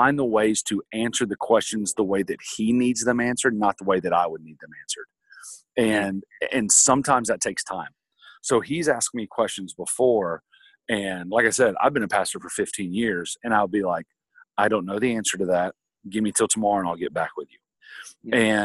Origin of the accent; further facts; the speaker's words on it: the South, United States; I'm from the South. And so when you grew up, it was just, you know, you believe in Jesus because this is what we do.